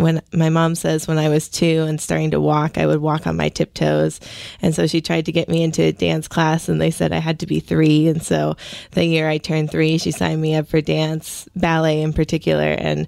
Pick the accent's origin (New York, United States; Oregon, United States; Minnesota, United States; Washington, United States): Washington, United States; Seattle; I'm from Ballard, but my family has a family business in Fremont.